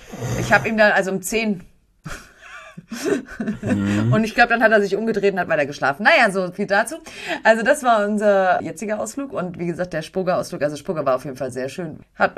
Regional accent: Frankfurt, Hesse, Germany; Wir kommen aus Frankfurt, Entschuldigung.

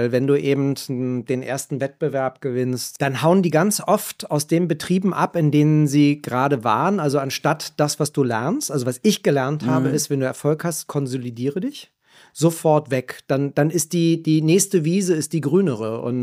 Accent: Berlin, Germany; Berlin ist meine Heimat und ich arbeite dort. Mein Herz habe ich an Graz verloren.

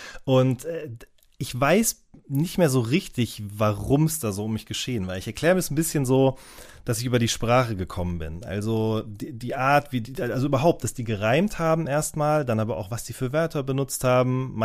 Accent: North Rhine-Westphalia, Germany; also ich komme ja aus NRW und da gab es dann ab und an mal im Radio Abendsendungen, in denen auch Rap gespielt wurde.

